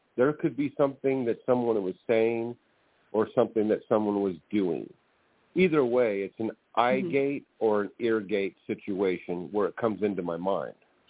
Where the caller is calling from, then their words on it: California, United States; I'm calling from California.